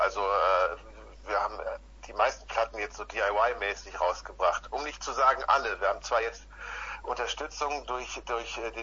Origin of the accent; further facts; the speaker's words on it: North Rhine-Westphalia, Germany; now in Cologne, Germany; Ich bin irgendwann nach Köln zugezogen. Ich komme eigentlich aus dem Ruhrgebiet.